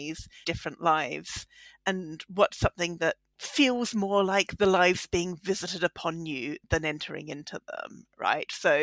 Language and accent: English; Australia; now in United Kingdom; as an Australian, we don't really have attics. It's not something that works there or that many places have. And so then I moved to the UK